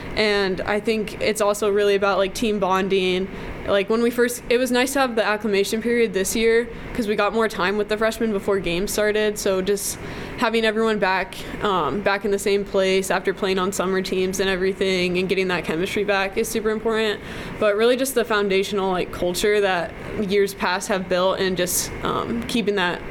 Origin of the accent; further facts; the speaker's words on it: Colorado, United States; I think I'm going to go back home to Colorado, back to my home state